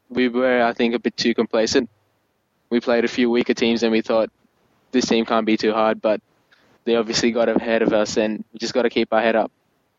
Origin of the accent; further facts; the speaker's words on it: Australia; from Australia.